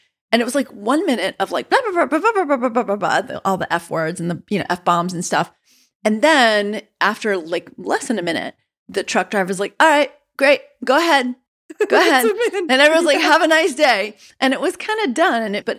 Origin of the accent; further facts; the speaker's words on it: New York, United States; as a New Yorker who grew up in a home of a certain type of immigrant Jewish family